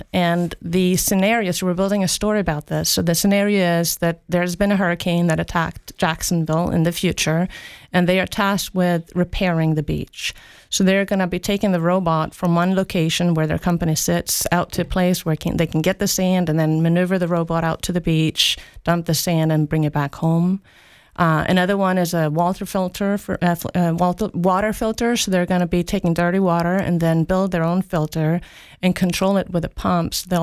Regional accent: Sweden; I grew up in Sweden, which is one of the most gender equal countries in the world.

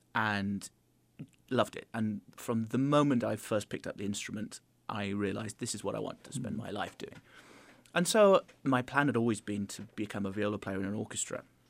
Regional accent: England, United Kingdom; now in Scotland; No, I come from England originally, okay. But they kind of let me live in Scotland.

